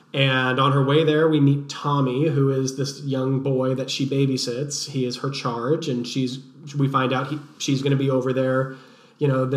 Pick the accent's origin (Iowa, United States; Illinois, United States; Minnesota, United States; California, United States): Illinois, United States; Chicago; now in Texas, United States; I grew up in Chicago before I moved to Texas was a much older neighborhood.